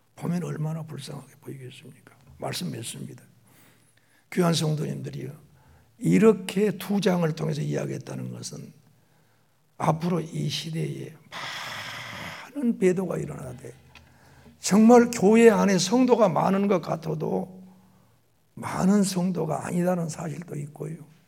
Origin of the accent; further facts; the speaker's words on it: Doam, South Korea; born there; 엊그저께 나도 도암에서 태어난 것 같은데 지금 늙은이가 되고 있습니다.